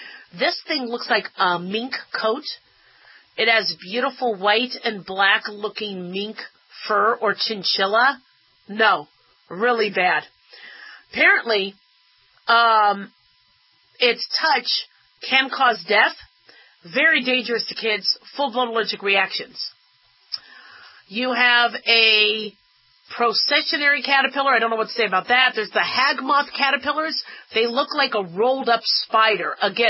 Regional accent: Arizona, United States; Now, mind you, I grew up in Arizona. So our trees were Sahara cacti.

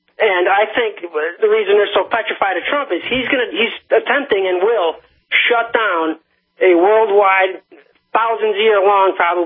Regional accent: Connecticut, United States; I'm from Connecticut.

